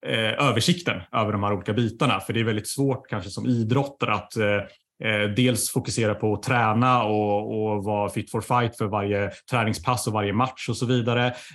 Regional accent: Nyköping, Södermanland, Sweden; förankrade lokalt i Nyköping då. Där jag kommer ifrån just då.

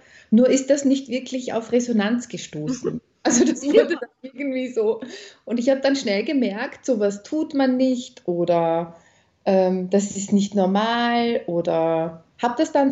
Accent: Switzerland; now in Austria; ich komme aus der Schweiz ursprünglich, lebe in Österreich

